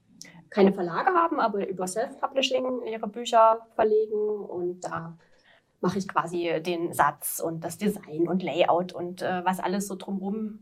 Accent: Delitzsch, Saxony, Germany; ich bin dann ziemlich früh ausgezogen zu Hause, mit 16 schon, und habe in Delitzsch.

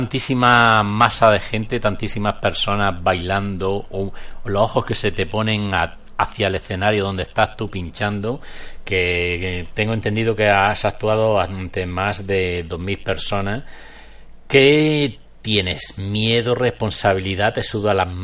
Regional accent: Granada, Andalusia, Spain; accent: Andalusian; yo tengo un habla porque soy andaluz, soy de Granada, soy paisano tuyo prácticamente, tú eres de Almería.

